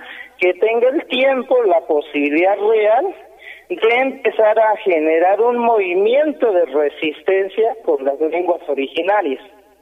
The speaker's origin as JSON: {"language": "Spanish", "region": "Cauca", "country": "Colombia", "first_language": "Nasa Yuwe", "second_language": "Spanish", "said": "mi lengua materna fue nazayúe porque mi papá, mi mamá no sabían castellano."}